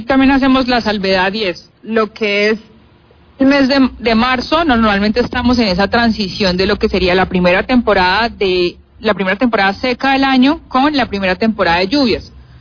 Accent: Cali, Valle del Cauca, Colombia; como caleños, como ciudadanos de nuestra ciudad

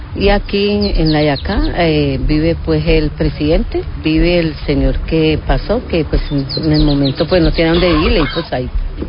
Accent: Puerto Tejada, Cauca, Colombia; Yo vivo acá hace 33 años. Nosotros vivíamos en una vereda de Puerto Tejada. Aquí nacieron mis hijos, mis nietos, todo eso. Nos vinimos de allá de Puerto Tejada por la violencia.

